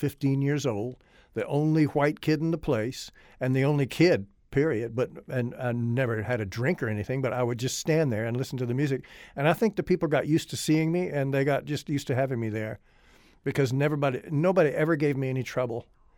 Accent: New Orleans, Louisiana, United States; And so I grew up in New Orleans, basically.

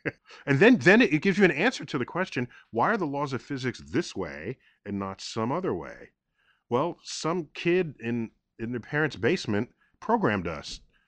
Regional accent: New York City, New York, United States; And I grew up in New York City. So that would be the Hayden Planetarium, where I now serve as director.

